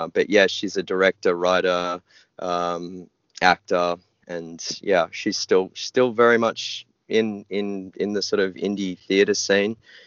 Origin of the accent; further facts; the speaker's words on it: Sydney, New South Wales, Australia; also born or lived in Melbourne; Well, I'm from Melbourne originally. I was born there, but I was raised in Sydney.